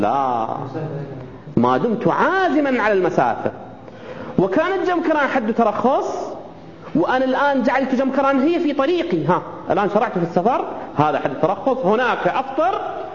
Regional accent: Saudi Arabia; أما في بلدان أخرى مثلا عندنا في السعودية كل المطارات خارج المدن

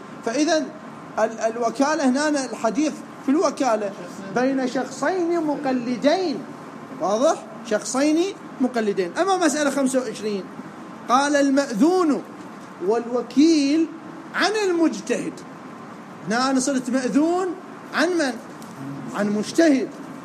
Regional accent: Najaf, Najaf Governorate, Iraq; عندنا بالنجف مدارس دينية كثيرة

